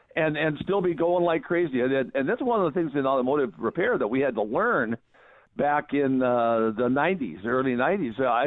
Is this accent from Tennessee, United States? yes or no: no; Seattle, Washington, United States; also born or lived in Tacoma; I was born in Tacoma, and I moved to Seattle with my parents when I was in. And I grew up in West Seattle